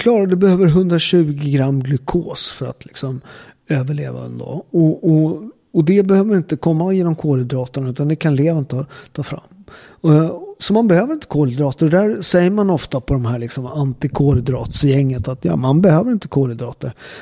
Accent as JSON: {"language": "Swedish", "town": "Naples", "region": "Campania", "country": "Italy", "lives_now": "Sweden", "said": "om man bara tittar på där jag kommer från, Neapel"}